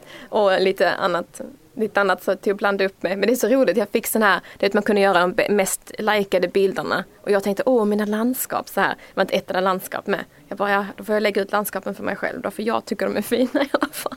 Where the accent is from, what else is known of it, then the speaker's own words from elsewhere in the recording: Skåne, Sweden; accent: Scanian; jag pratar ju skånska, det är en stor del av, jag identifierar mig som skåning.